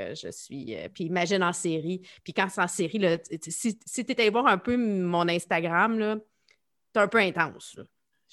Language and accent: French; Laval, Quebec, Canada; moi je viens de Laval